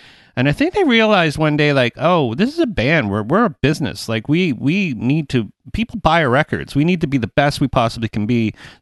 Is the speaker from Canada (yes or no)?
yes; Toronto, Ontario, Canada; I'm from Toronto. Such a sick little boy from Toronto.